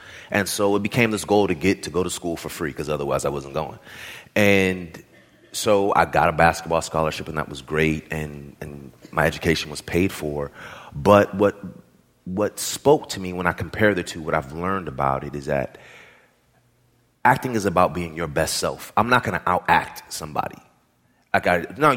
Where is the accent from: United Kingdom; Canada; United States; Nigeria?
United States; California; I'm from the Bay Area, I was in New York